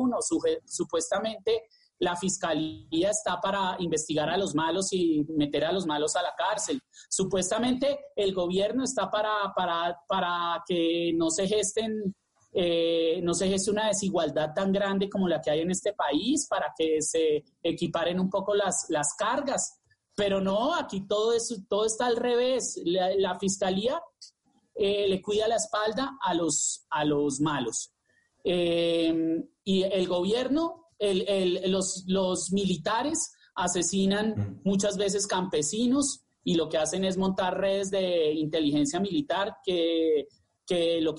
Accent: Colombia; somos alegres, somos honestos, el colombiano es honesto

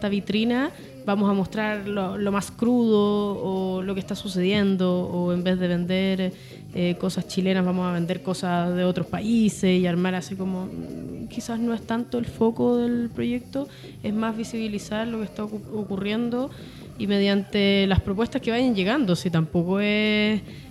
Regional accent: Colombia; yo soy colombiano

